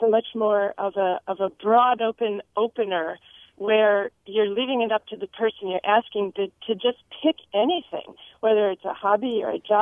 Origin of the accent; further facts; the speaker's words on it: Midwest, United States; also born or lived in Chicago / Minneapolis; I'm from the Midwest too, actually. I grew up in around Chicago and Minneapolis. So I spent 10 years there feeling, and I feel like, you know, those are my Midwest roots.